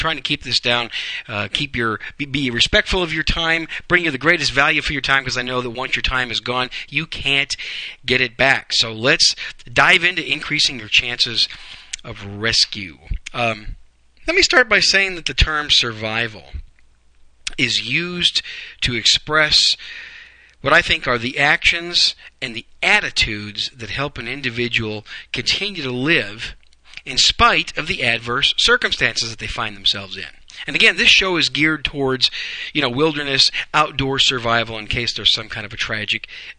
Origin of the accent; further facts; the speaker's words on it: Wisconsin, United States; Packers won 27-14. My hometown team, it was a sloppy win, but they pulled it off.